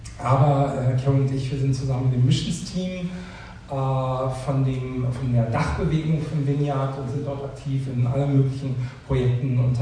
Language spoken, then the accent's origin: German; Hesse, Germany; also born or lived in Berlin; wir sind vor einiger Zeit aus Berlin zurückgezogen in meine Heimat im Norden von Hessen